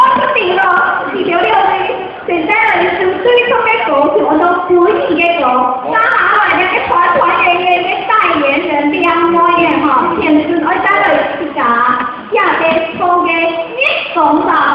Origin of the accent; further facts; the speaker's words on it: Taiwan; 我也是台湾的